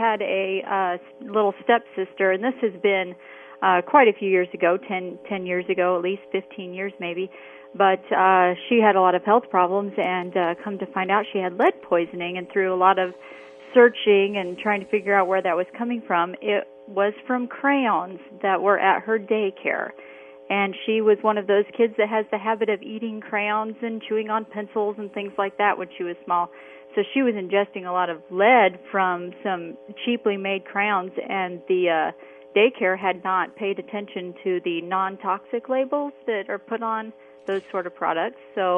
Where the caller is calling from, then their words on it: La Villa, Texas, United States; I'm calling from La Villa.